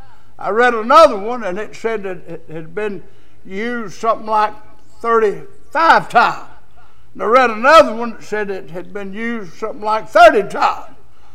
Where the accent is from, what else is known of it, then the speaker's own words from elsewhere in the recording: Rockingham County, North Carolina, United States; I'm from originally from Rockingham County, and we have a lot of people up there that are hoping that they're saved.